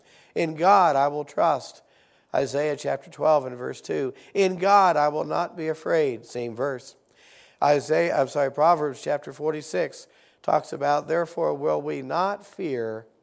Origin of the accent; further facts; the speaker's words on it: Fairmont, United States; And I can still remember driving across my hometown, Fairmont, thinking to myself